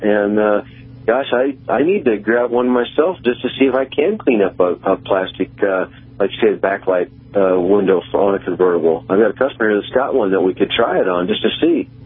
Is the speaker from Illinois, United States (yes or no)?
yes; Illinois, United States; and I'm from Illinois originally, and I know the mosquitoes are so big that they'll carry you away